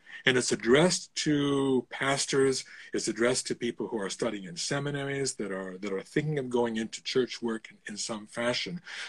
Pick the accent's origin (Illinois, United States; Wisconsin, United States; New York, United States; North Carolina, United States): Illinois, United States; born there; I'm American by birth. I was born just outside of Chicago, and I grew up in a very politically minded household.